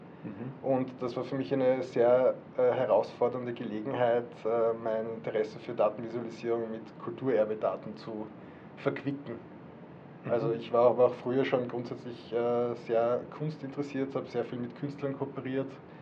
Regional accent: Vienna, Austria; ich bin aus Österreich, aus Wien.

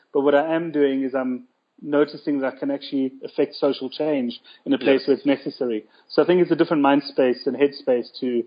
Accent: South Africa; I'm born and bred in South Africa. I consider this my home. I identify with the culture.

